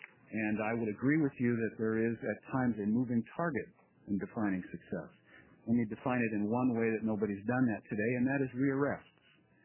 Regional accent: Roseburg, Oregon, United States; I'm from Roseburg.

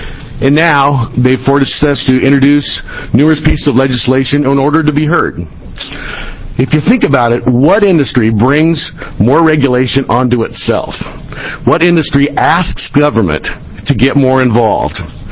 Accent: Portland, Oregon, United States; I'm from Portland.

